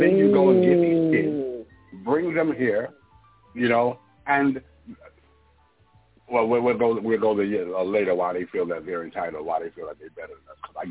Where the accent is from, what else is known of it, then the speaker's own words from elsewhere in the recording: St. Thomas, U.S. Virgin Islands; born there; I was born in the Virgin Islands, St. Thomas Virgin Islands, which is owned by the United States